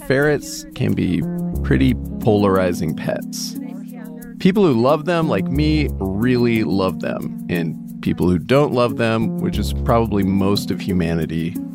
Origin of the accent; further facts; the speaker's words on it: Oregon, United States; As a kid growing up in Oregon, I desperately wanted one.